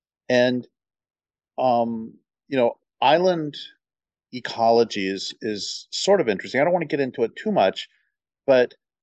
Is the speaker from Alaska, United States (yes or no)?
no; Colorado, United States; Wow, I grew up in Colorado, and that's in my lifetime. I was born in 1960.